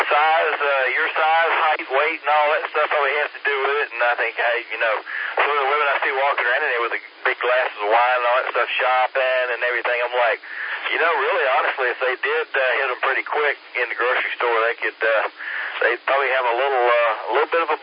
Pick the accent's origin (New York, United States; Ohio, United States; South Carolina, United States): South Carolina, United States; Greenville; also born or lived in Charleston; I grew up in Greenville, but lived in Charleston down on the coast there for about 20 years, and that place is known as a party location